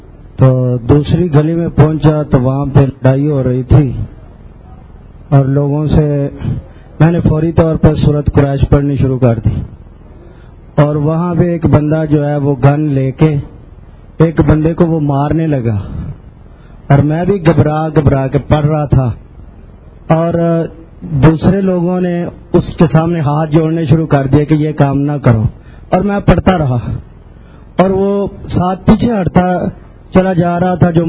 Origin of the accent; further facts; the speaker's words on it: Qila Didar Singh, Punjab, Pakistan; میں قلعہ دار سنگھ کا رہنے والا ہوں.